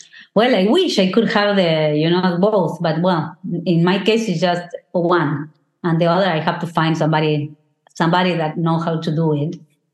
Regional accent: Canada; now in Argentina; I'll see if I can do something with Canada since I'm Canadian too

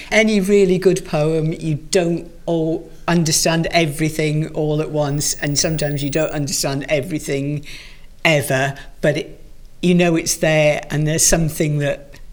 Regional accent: Rhondda, Wales, United Kingdom; The Rhondda

